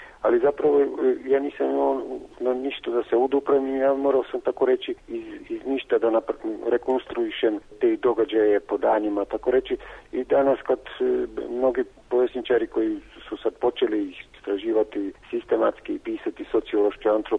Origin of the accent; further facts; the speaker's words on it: Murska Sobota, Mura, Slovenia; a u Mursku Sobotu, u moj rodni grad, manje od 10